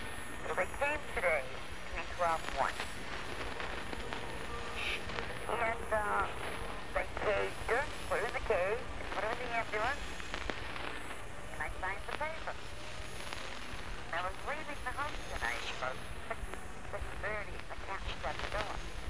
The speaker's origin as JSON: {"language": "English", "town": "Norwood", "region": "Massachusetts", "country": "United States"}